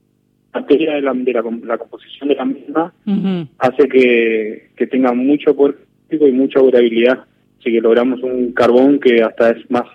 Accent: Corrientes, Argentina; yo soy de Corrientes, la capital del arroz junto con Entre Ríos

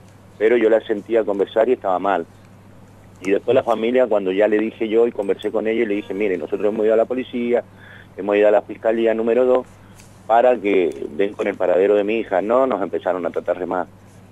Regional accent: Guaymallén, Mendoza, Argentina; nosotros somos acá de San José Guaymallena, acá cerca del Mercado Cooperativo.

